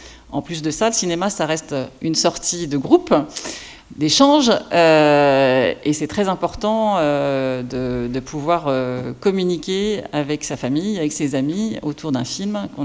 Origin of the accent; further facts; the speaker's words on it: Harfleur, Normandy, France; born there; Donc vous savez que j'étais au Havre, que je suis née à Harfleur.